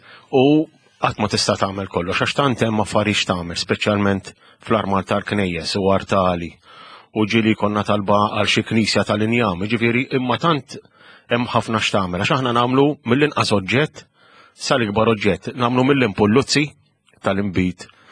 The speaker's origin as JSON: {"language": "Maltese", "town": "Birkirkara", "region": "Central Region", "country": "Malta", "said": "Aħna minn Birkir Kara. Għada ssir il-proċessjoni tal-epifanija kif kienet issir fl-antik."}